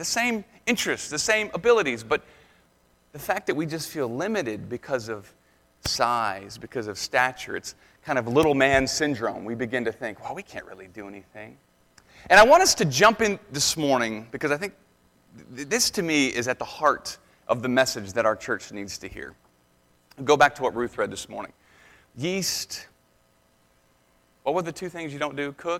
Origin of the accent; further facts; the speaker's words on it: Ohio, United States; here comes … from Ohio. You should have seen people's faces. Oh, you're from the States. Oh, interesting. Yeah, we live in Ohio.